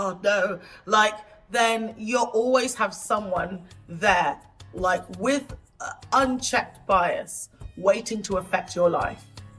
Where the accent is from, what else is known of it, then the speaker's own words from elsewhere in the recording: England, United Kingdom; But also, like, I'm an English woman. And so I've come from the OGs.